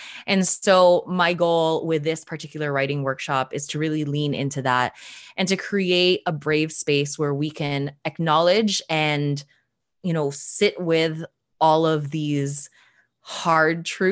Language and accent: English; Canada; but as a Filipina Canadian, there's still so many questions about identity that I'm considering or that I find myself mulling over a lot.